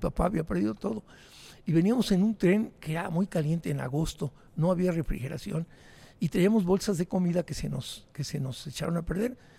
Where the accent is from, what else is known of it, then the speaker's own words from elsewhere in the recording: Santa Bárbara, Chihuahua, Mexico; yo nací en Santa Bárbara, Chihuahua, un pueblito chiquitito.